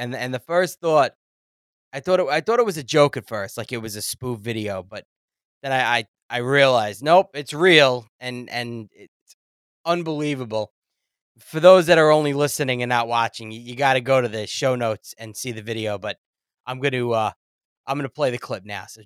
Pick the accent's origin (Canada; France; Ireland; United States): United States; As an American, I'm embarrassed of the whole trip.